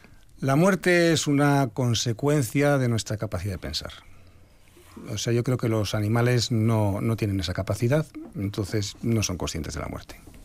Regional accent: Araia, Basque Country, Spain; Si a mí me dicen de dónde soy, yo soy de Araya. Si a mí me dicen de dónde me siento, yo me siento de Araya.

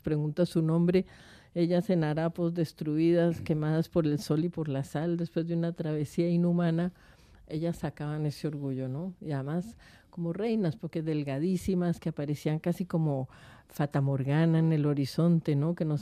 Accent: Colombia; yo soy colombiana, o sea que a mí las durezas no me toman por sorpresa ni me horrorizan. Vengo de un país que ha vivido por situaciones durísimas durante décadas.

